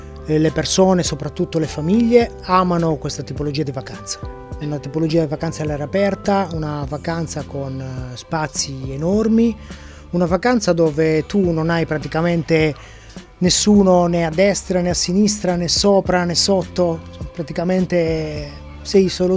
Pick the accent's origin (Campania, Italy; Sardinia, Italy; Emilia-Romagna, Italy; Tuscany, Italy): Sardinia, Italy; Arzachena; Nato e cresciuto ad Arzachena, esatto.